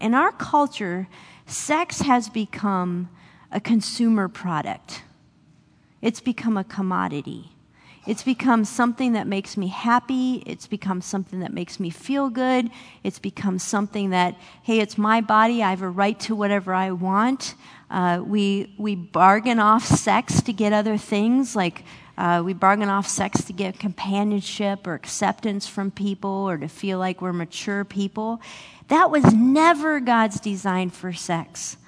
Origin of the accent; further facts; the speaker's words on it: Cleveland, Ohio, United States; I grew up in Cleveland, Ohio. You can say, aw. Yeah, I know. So I grew up a Cleveland sports fan.